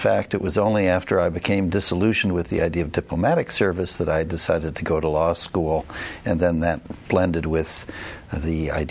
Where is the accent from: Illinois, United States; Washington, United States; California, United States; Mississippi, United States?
California, United States; Los Angeles; I was born and raised in Los Angeles, the son of two immigrants to the United States.